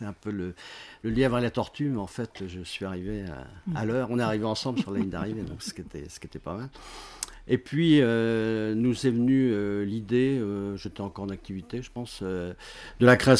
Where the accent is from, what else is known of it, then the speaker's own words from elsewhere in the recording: Châteaudun, Centre-Val de Loire, France; je suis un Beauceron pure souche, puisque né à Châteaudun il y a 67 ans. Donc j'ai suivi ma scolarité à Châteaudun